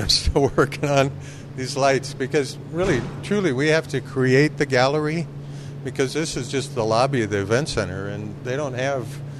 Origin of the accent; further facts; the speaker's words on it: Montana, United States; That's really what I like, because, you know, growing up in Montana, that's what was important to me.